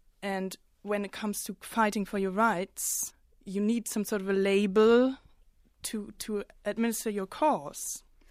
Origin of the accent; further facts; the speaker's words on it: Berlin, Germany; I'm from Berlin.